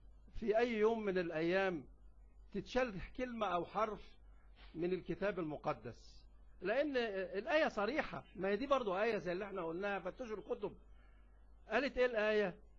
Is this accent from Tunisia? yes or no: no; Egypt; طب ما لو دورنا عندنا في مصر هنتلقى كل ده محفوظ وموجود عندنا،